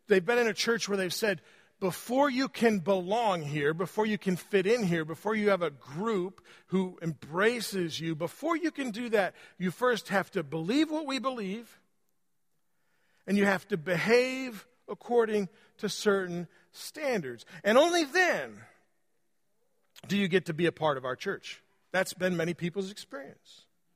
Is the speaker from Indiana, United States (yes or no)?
yes; Indiana, United States; I'm from Indiana. I cheer for MSU.